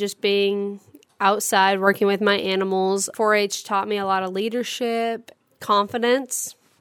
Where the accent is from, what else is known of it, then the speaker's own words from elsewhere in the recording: Harlan, Iowa, United States; Was born and raised in Harlan.